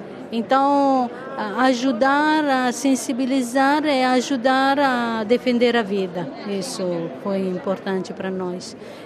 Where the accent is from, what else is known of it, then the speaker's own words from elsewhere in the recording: Italy; Portuguese is a second language; moved away as an adult; also born or lived in Brazil; Eu sou italiana